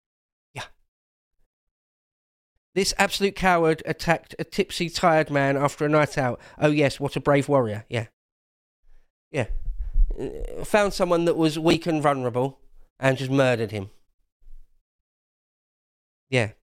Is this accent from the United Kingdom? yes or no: yes; South East England, United Kingdom; I'm Cornish, basically. Born and raised in the southeast of England